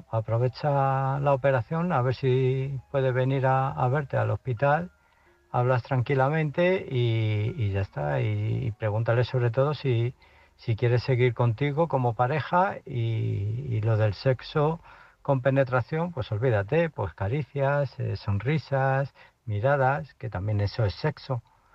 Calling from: Illescas, Castilla-La Mancha, Spain; de Illescas.

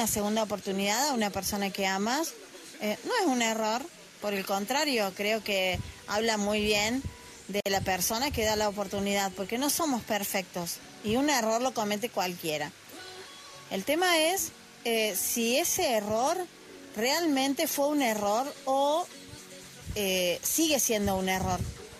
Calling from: Argentina; desde Argentina

